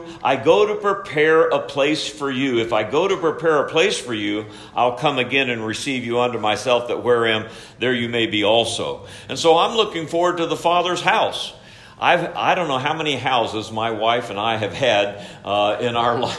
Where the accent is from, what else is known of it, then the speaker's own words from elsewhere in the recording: Ohio, United States; also born or lived in Denver; now in Kansas City, United States; And I grew up in Ohio, just south, a few miles south of I-70. And then we lived in near Denver for 22 years. And now I live in Kansas City